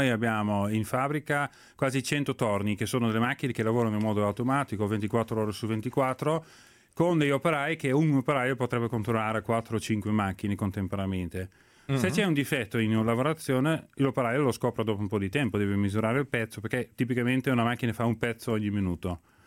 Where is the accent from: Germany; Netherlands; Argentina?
Netherlands; Italian is a second language; now in Italy; Io sono olandese, sono venuto in Italia perché qui si può ancora lavorare nella manifatturiera